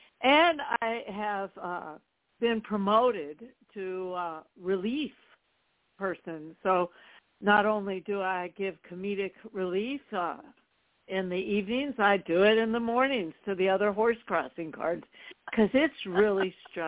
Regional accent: East Coast, United States; also born or lived in Key West / Washington, D.C.; and my father was stationed in Key West for two and a half years, and then we moved to D.C. when he retired. So I grew up on the East Coast.

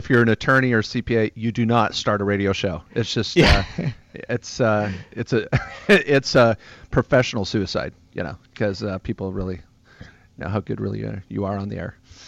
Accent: Oregon, United States; born there; I was born in Oregon and went to law school in Oregon.

